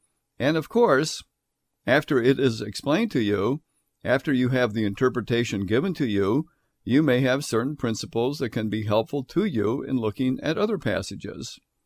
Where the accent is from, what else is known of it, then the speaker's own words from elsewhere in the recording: United States; But as an American, I could go into the post exchange and buy all the candy I wanted